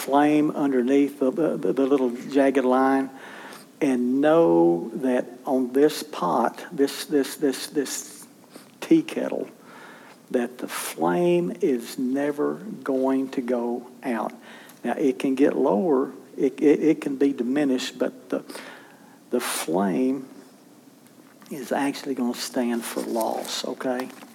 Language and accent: English; Oklahoma, United States; Again, I'm from Oklahoma, and they only required me to take art up through the seventh grade, okay?